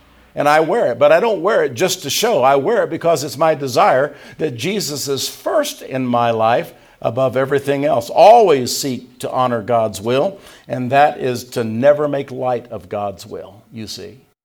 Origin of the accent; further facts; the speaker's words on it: Indiana, United States; also born or lived in Tennessee; I grew up in Indiana, but I was born in Tennessee. And I'll look straight at them and I'll say, "I'm never going to give up my southern roots. I'm still a Tennessean all the way, Tennessee born."